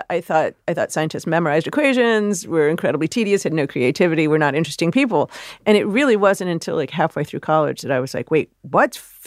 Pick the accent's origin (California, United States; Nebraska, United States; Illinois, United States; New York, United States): Illinois, United States; Chicago; I'm a city kid. I grew up in Chicago.